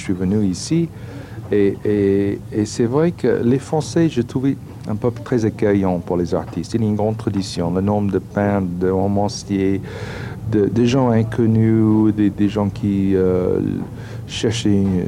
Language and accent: French; United States; French is a second language; now in Paris, France; je suis un Américain à Paris, mais je suis aussi un cinéaste français avant tout. J'ai pris le métier de cinéma ici.